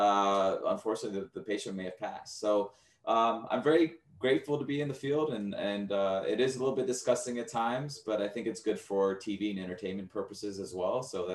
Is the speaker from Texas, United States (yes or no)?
yes; Texas, United States; as I grew up in Texas, and I used to visit the podiatrist's office with my mom